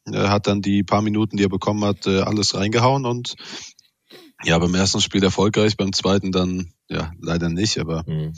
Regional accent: Baden-Württemberg, Germany; ich komme hier aus der Gegend

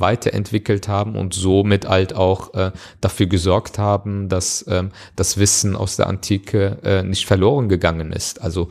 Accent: Germany; Eltern stammen natürlich aus der Türkei und ich habe natürlich auch sehr viel von der türkischen Kultur vermittelt bekommen. Aber Deutschland ist meine Heimat und die deutsche Kultur ist für mich keine fremde Kultur, sondern das ist meine Kultur. Und das ist ganz klar auch vereinbar mit meinem muslimischen Glauben

